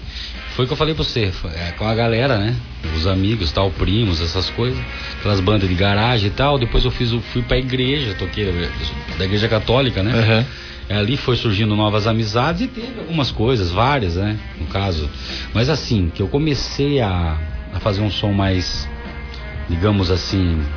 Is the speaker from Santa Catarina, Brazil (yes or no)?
no; Itapira, São Paulo, Brazil; Sou de Itapira